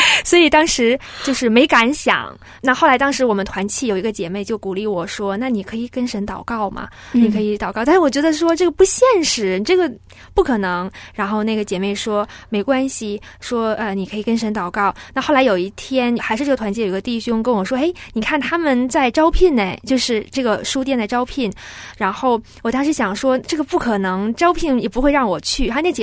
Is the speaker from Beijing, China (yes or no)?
yes; Beijing, China; 我是北京的